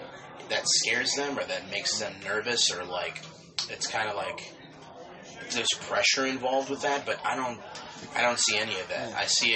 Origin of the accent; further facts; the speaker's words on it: Chicago, Illinois, United States; But I wouldn't have it any other way being from Chicago. Like, I'm from Chicago